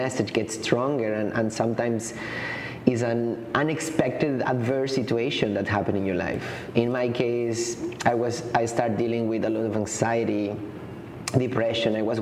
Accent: Patagonia, Chile; Well, about myself, I grew up in Chile, in Patagonia, the Chilean Patagonia

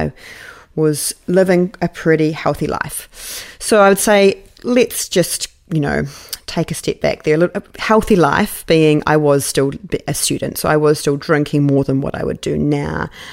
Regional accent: New Zealand; I was competing for my home country, New Zealand

